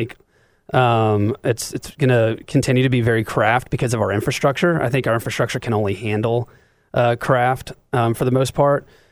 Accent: Chattanooga, Tennessee, United States; I was born and raised here in Chattanooga.

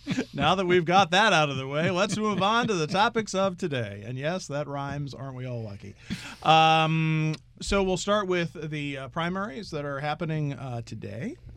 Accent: Pennsylvania, United States; I am from the Keystone State.

